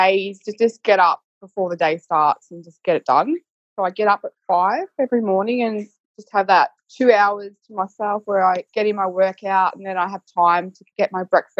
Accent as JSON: {"language": "English", "town": "Whittlesea", "region": "Victoria", "country": "Australia", "said": "I'm from Whittlesea in Victoria, and I'm a mum of two and a hairdresser."}